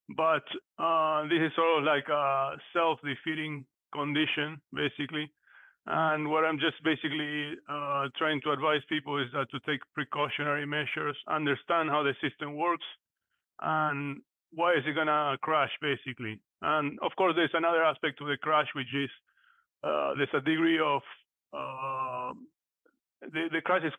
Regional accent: Argentina; English is a second language; I was born in Argentina, and when we were kids, we had hyperinflation, basically.

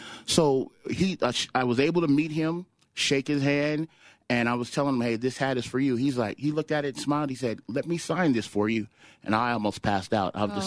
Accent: Colorado, United States; I'm from Colorado. I did the song for the Broncos. I did the song for Daddy Bruce back in the day. And I love Colorado.

